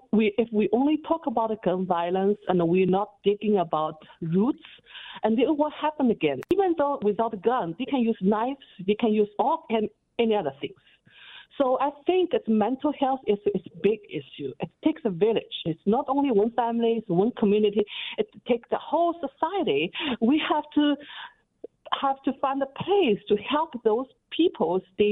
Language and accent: English; Naperville, Illinois, United States; I'm Asia background. I'm from Naperville.